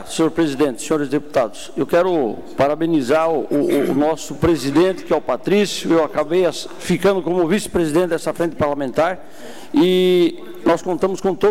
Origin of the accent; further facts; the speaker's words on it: Curitibanos, Santa Catarina, Brazil; na terceira reunião, será feita lá na minha cidade, em Curitibanos, onde também depende muito da madeira